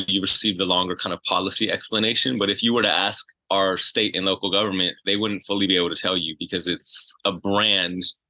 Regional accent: Los Angeles, California, United States; I'm based here in Los Angeles. It's my hometown.

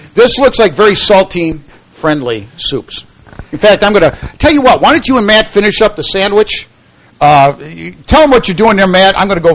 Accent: Ireland; You haven't learned by now? Even though I'm Irish?

